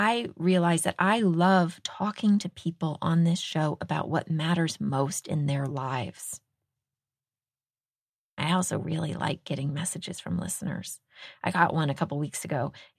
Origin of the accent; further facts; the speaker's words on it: Texas, United States; Actually, everyone in the state of Texas, my home state, would probably be saying that right now.